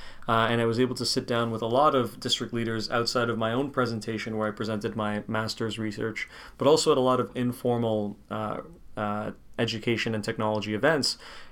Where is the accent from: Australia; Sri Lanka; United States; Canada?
Canada; Hamilton, Ontario; 25, almost 26 years old, a recent Brock graduate, like Dr. Rutherford said. I'm from Hamilton, Ontario.